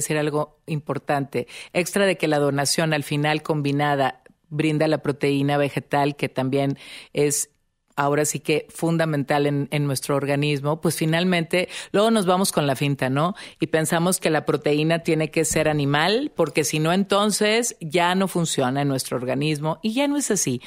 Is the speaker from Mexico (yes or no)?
yes; Monterrey, Nuevo León, Mexico; yo soy regia